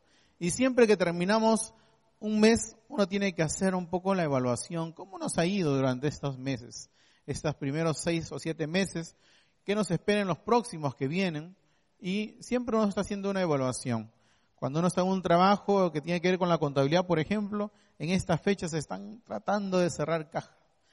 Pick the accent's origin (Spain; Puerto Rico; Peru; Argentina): Peru; estuvimos seguramente como muchos peruanos celebrando el triunfo de nuestro país